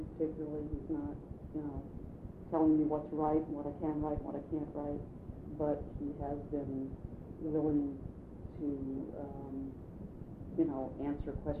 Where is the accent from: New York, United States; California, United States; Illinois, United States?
New York, United States; I was probably the only Jewish kid growing up in New York who wasn't a Koufax fan.